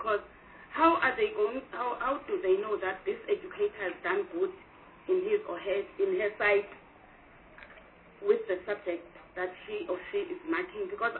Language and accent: English; Eastern Cape, South Africa; Chairperson, I'm from Eastern Cape.